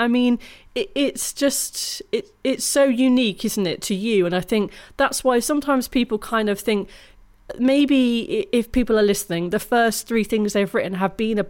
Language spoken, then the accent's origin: English; United Kingdom; No, I think that's as British people, perhaps.